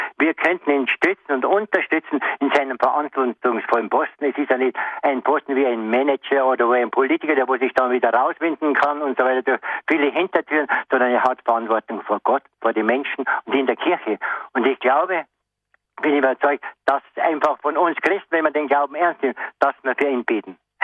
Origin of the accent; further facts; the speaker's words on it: Regensburg, Bavaria, Germany; der aus meiner Heimat da aus Regensburg ja auch ist oder viel da bei uns selbst